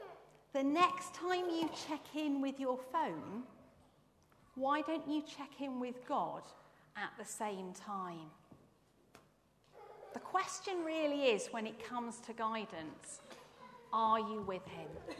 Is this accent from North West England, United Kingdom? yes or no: yes; Manchester, North West England, United Kingdom; now in Southampton, United Kingdom; I'm from Manchester. I came to Southampton via Oxford.